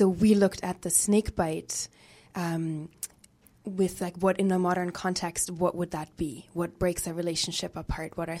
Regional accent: Germany; English is a second language; now in Canada; I grew up in Germany and I came to Canada about 6 years ago, six, 7 years ago.

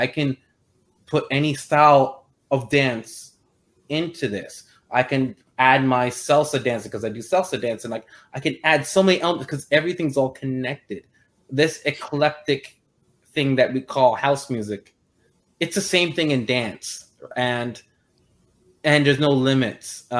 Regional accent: Montreal, Quebec, Canada; So basically, I'm born and raised in Montreal, Quebec. That's my birth home province and city.

